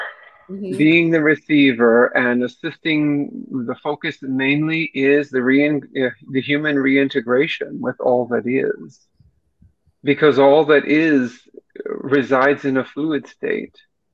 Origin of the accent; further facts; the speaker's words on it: Kentucky, United States; I had left my catering business and returned here to my home state of Kentucky.